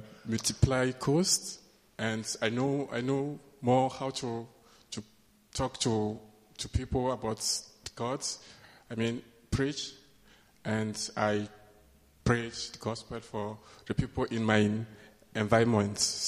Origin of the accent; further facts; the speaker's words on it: Togo; English is a second language; Where are you from? I say, I'm from Togo. And say, ah, so you speak French? I say, yes.